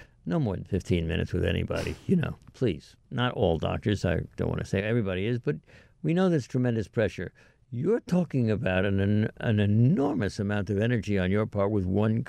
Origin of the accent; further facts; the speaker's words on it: Fire Island, New York, United States; I grew up on Fire Island, which is now the Fire Island National Seashore.